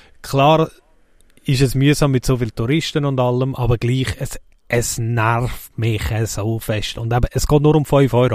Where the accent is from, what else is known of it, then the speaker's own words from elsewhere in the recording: Switzerland; so pflichtbewusst, wie ich bin als Schweizer